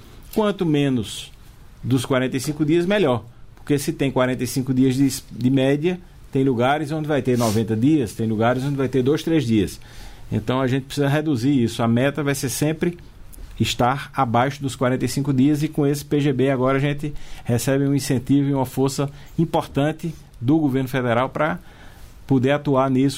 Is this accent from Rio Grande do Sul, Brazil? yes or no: no; Pernambuco, Brazil; o estado de Pernambuco, que é o estado de onde eu venho, foi o estado mais afetado